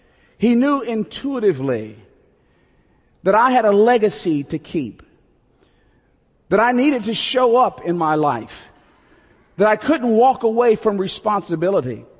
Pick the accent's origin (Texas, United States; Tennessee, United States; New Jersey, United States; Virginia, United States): New Jersey, United States; Newark; born there; So Mom and Pop during World War II moved up to New Jersey. And there all of us kids were born. I was born in Newark, New Jersey. I'm the youngest of three kids.